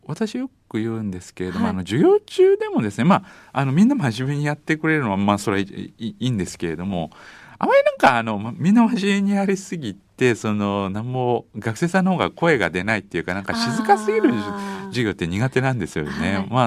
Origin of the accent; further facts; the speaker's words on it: Hyogo, Japan; 私まあ兵庫県出身じゃないですか。